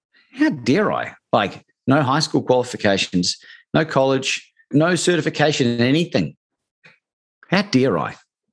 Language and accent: English; New Zealand; also born or lived in Australia; And growing up in New Zealand and Australia